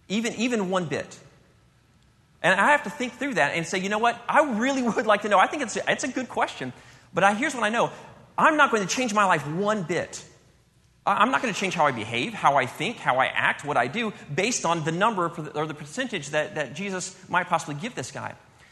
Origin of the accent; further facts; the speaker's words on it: Germany; my dad was in the military. I grew up in Germany.